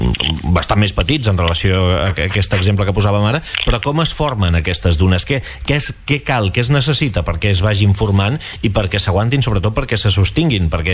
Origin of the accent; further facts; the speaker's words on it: Pals, Catalonia, Spain; jo que sóc de Pals i a la zona de la platja de Pals hi ha moltes dunes